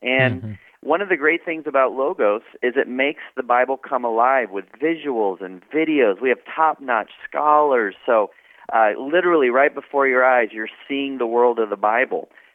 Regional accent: Lowell, Massachusetts, United States; I grew up in New England.

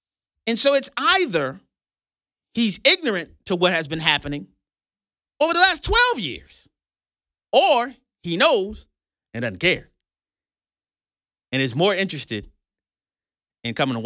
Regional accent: New Orleans, Louisiana, United States; growing up in New Orleans, I never saw a Republican campaign for anything.

